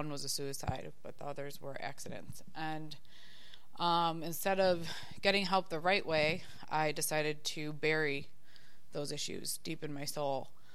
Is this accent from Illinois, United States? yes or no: yes; Chicago, Illinois, United States; I'm 33 years old. I'm from Chicago.